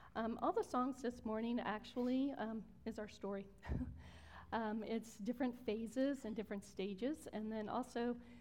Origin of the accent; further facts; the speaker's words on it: Virginia, United States; moved away; We grew up in Southern Virginia.